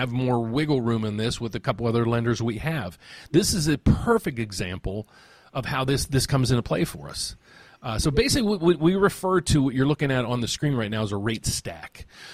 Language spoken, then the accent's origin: English; West Virginia, United States; Dude, I'm from West Virginia. I don't know California.